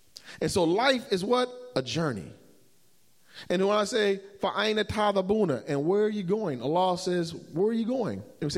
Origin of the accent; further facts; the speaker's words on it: North Richmond, United States; So I was raised in North Richmond in a church and went through that process. And so as I became Muslim